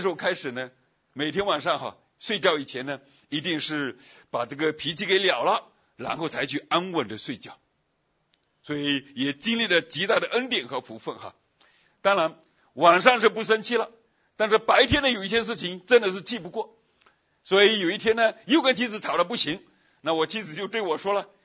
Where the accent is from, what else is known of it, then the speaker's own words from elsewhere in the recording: Fujian, China; 我回到福建老家农村哈